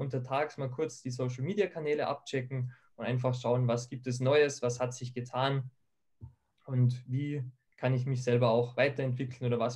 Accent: Austria; ich komme aus Österreich und ich bin seit nun mittlerweile gut 2 Jahren bei euch als Dozent mit dabei.

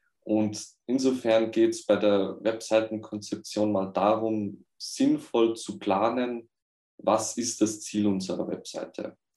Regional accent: Austria; Ich komme aus Österreich und bin selbstständig als Webentwickler tätig.

